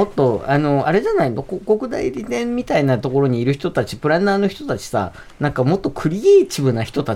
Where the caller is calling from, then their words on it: Kanagawa, Japan; 私は神奈川県民ですが